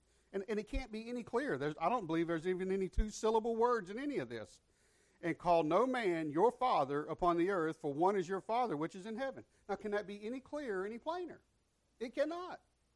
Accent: United States; And I was born and raised in North Florida, South Georgia, right there across the border.

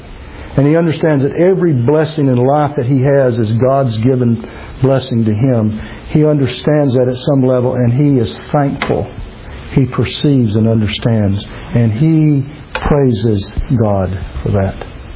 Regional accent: Georgia, United States; Growing up in South Georgia, in Wayne County, being a person who used to hunt and fish and be in the woods

